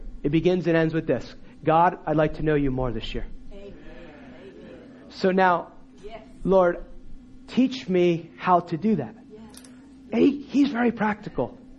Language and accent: English; United States; You know, I'm American. I don't like going on planes.